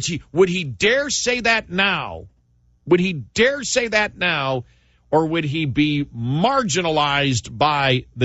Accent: New York, United States; We're from Queens. We mess with people.

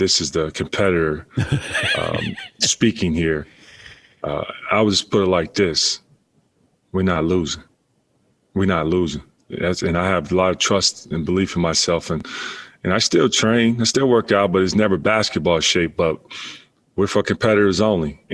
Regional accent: Chicago, Illinois, United States; You know, I'm from Chicago.

